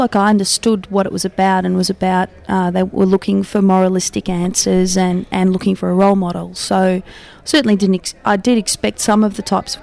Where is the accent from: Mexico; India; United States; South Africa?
South Africa; now in Melbourne, Australia; Growing up in South Africa, things have changed a lot over there